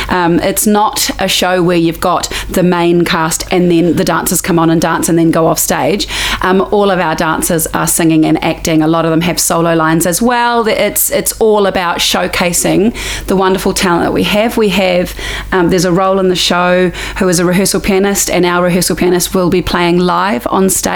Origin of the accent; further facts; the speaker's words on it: Tauranga, Bay of Plenty, New Zealand; also born or lived in Christchurch; Okay, so I am originally from up north. I grew up in Tauranga, but I moved in the mid to late 90s down to Christchurch